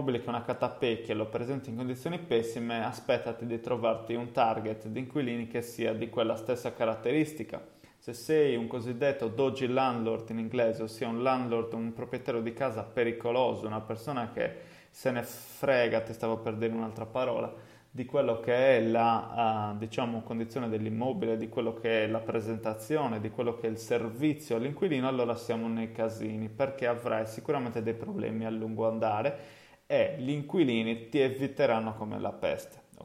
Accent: Cagliari, Sardinia, Italy; Perché Cagliari? Ovviamente, come si deduce dal mio accento, è il posto in cui, insomma, effettivamente vivo

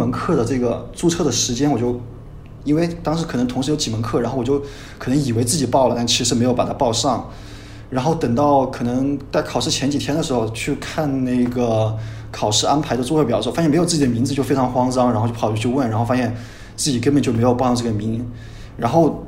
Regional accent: China; now in Germany; 作为一个非常典型的中国的从小在中国长大的学生

